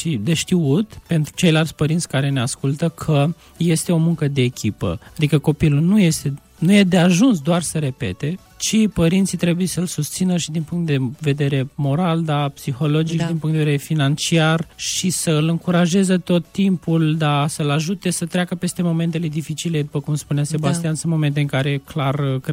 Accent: Iași, Iași County, Romania; toți suntem din Iași

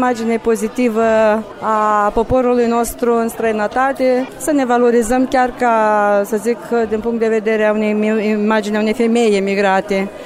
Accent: Moldova; now in Italy; să zic, emigrația asta are și ceva pozitiv, pentru că noi aici, ca să venim din Basarabia în România, ar trebui careva ocazii, dar așa noi ne întâlnim în fiecare duminică, suntem pe loc

